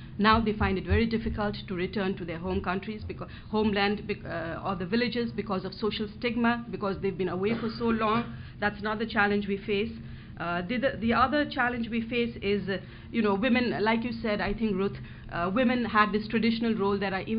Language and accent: English; Nepal; and I'm from Nepal